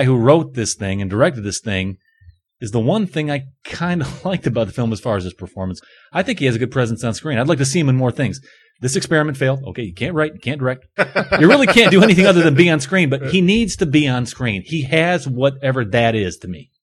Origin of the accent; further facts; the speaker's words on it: Canada; It was about halfway between where I grew up in Canada, about 30 minutes.